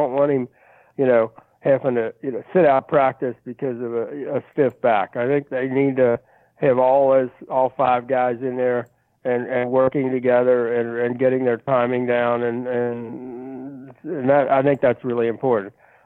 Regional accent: Midwest, United States; as a Midwesterner, you know, I'm a little prejudiced against them being, maybe let's say, quick-footed

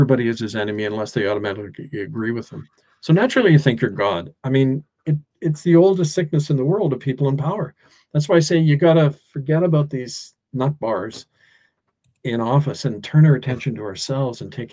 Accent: Edmonton, Alberta, Canada; I'm from there. I was born in Edmonton, grew up there. My family are there.

